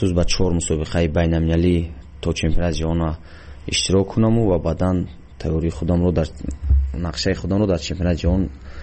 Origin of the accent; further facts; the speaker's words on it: Vanj, Gorno-Badakhshan, Tajikistan; من 1 ژانویه سال 1993 در ناحیه ونج ولایت مقتدری کوهستان بدخشان در جماعت دیهاتی محمد لابلویف به دنیا آمدم